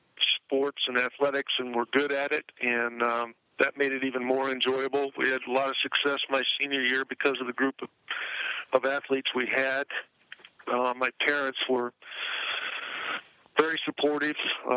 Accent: Ottawa, Kansas, United States; It was a great time for me. I grew up in a small town, Ottawa, Kansas, had about 10,000 people

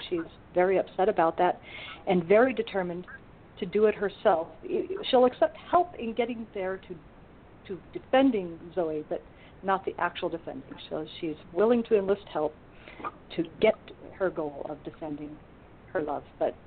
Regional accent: Portland, Oregon, United States; now in San Diego, United States; Okay. I'm originally from Portland, Oregon, but I live in San Diego. I was in the Navy. That's how I ended up in San Diego.

